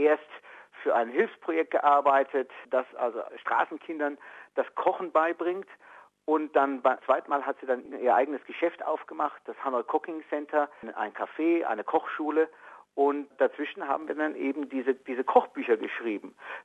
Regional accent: Würzburg, Bavaria, Germany; Ich bin in Würzburg geboren, also in Franken, Nordbayern. Schöner Ort, Barockarchitektur, guter Wein. Und da bin ich aufgewachsen, bin zur Schule gegangen, habe die Universität angefangen, ein bisschen in München studiert

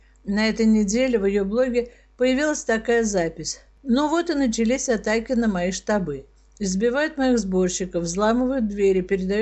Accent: Saint Petersburg, Russia; что в моем родном городе, в Петербурге, еврейство по-прежнему может являться даже не отягчающим обстоятельством, а виной.

